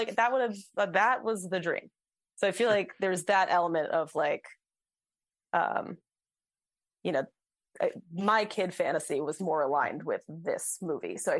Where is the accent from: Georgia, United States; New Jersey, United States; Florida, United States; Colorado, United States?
New Jersey, United States; And I grew up in Jersey, and New York was right there, but far enough away that I could not access it myself.